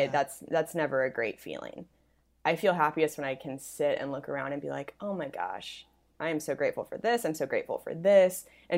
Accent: Spokane, Washington, United States; And then in October, I'm going to be in my hometown, Spokane.

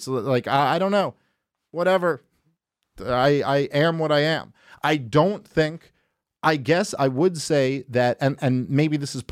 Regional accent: New York City, New York, United States; I'm a kid from New York City

